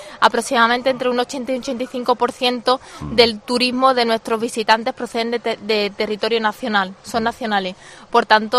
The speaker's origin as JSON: {"language": "Spanish", "town": "Huelva", "region": "Andalusia", "country": "Spain", "said": "ante todo, somos onubenses y lo que tenemos que pelear y trabajar muy duro por el beneficio de esta tierra"}